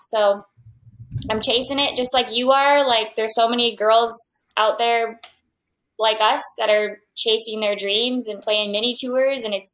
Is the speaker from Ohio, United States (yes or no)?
no; Minnesota, United States; I grew up in Minnesota. Born and raised, I grew up on a little golf course called Forest Hills Golf Club, and our house was directly on the eighth hole.